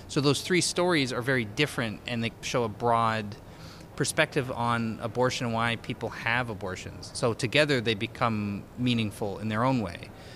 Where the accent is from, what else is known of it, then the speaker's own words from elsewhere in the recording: Canada; I'm also a Canadian filmmaker with my partner here, Joanne.